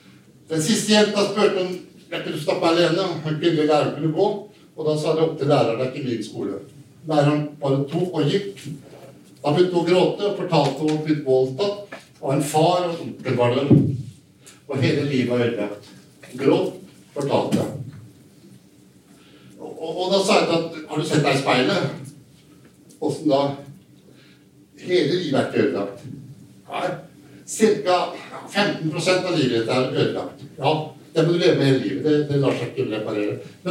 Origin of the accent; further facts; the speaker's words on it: Sarpsborg, Østfold, Norway; Så husker jeg fint at jeg kom hit da, helt fra Sarpsborg.